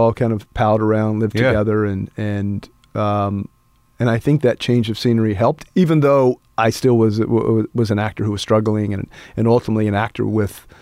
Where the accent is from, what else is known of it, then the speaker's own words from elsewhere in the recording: Abingdon, United States; I do think that probably in growing up in Abingdon kind of really pushed me towards the humanities and the arts